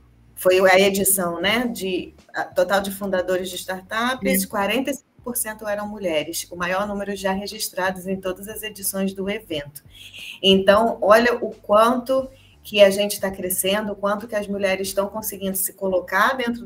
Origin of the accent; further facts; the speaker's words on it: Rio de Janeiro, Brazil; que eu, como uma boa carioca, eu fiquei arrepiada e maravilhada.